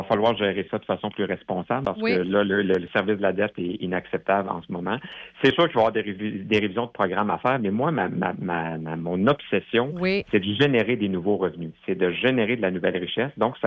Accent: Lévis, Quebec, Canada; j'ai 46 ans, je suis originaire de Lévis

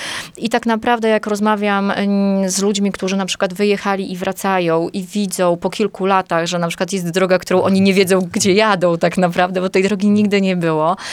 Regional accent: Białystok, Podlaskie Voivodeship, Poland; dlatego że na Dziesięcinach się wychowałam, w tej chwili mieszkam na Wysokim Stoczku, cały czas jestem związana z tym obszarem.

